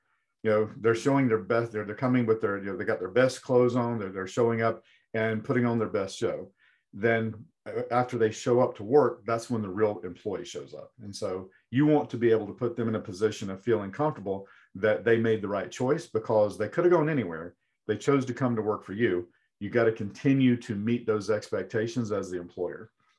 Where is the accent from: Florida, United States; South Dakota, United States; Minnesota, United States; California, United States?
Florida, United States; now in Malden, United States; The only problem I have with that is I'm from Florida and I'm a Florida Gator